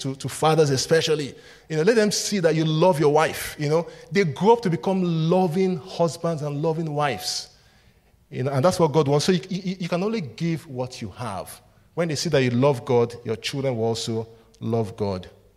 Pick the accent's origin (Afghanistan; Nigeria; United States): Nigeria; I come from Nigeria, so we have a different culture